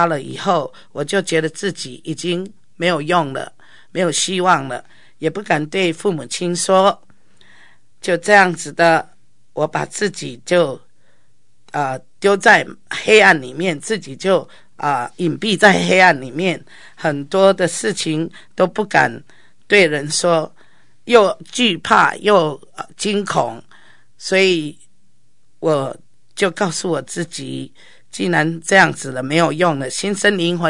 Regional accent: Taipei, Taiwan; 我那时候民国38年的时候，我是出生在民国38年出生，然后当我12岁的时候，我挑起家计，我还要到我们台北的

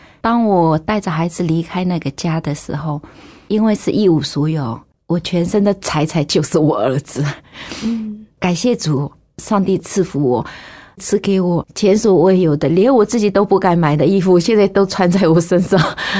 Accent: Zhoushan, Zhejiang, China; now in Taiwan; 我是来自大陆浙江省舟山群岛。我来到台湾已经20年了。

